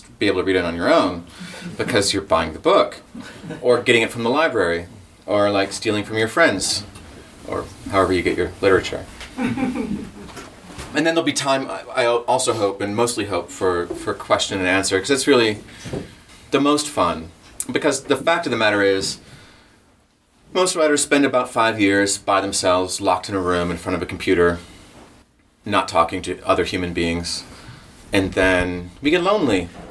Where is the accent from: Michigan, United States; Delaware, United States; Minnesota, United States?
Minnesota, United States; Leech Lake Reservation; I'm from Leech Lake Reservation in Minnesota, and in Ojibwe Reservation. Red Lake is just north, just up the road, 30, 35 miles. It's really close to where I'm from.